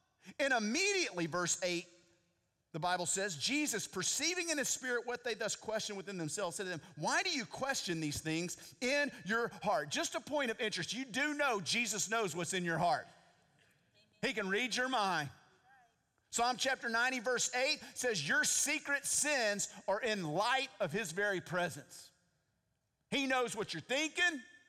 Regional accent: Texas, United States; And they said, we're originally from Texas. I said, I'm from Texas.

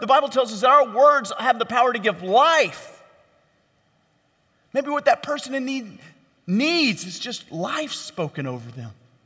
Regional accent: Louisiana, United States; I grew up in Louisiana.

